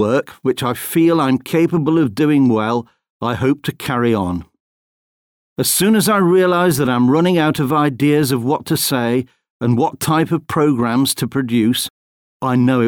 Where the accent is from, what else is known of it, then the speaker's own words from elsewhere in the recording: Leicester, East Midlands, United Kingdom; also born or lived in London; Yes. I was born in London and then lived in Leicester in the Midlands.